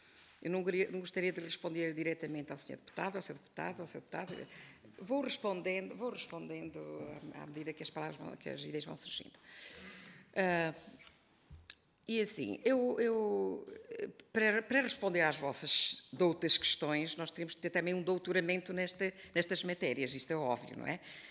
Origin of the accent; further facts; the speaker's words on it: Figueira da Foz, Coimbra, Portugal; e também na minha terra, que é a Figueira da Foz